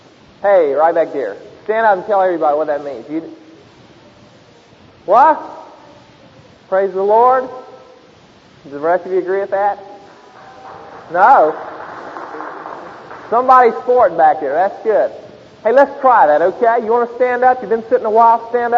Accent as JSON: {"language": "English", "town": "Princeton", "region": "West Virginia", "country": "United States", "tie": "born or raised there", "said": "Princeton, West Virginia is just a little old bitty hick town up in West Virginia. That's where I'm from. And I grew up th"}